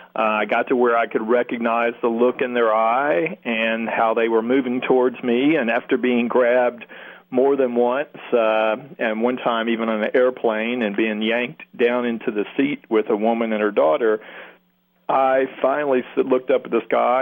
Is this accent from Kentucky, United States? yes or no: yes; Kentucky, United States; I grew up in Kentucky on a farm with animals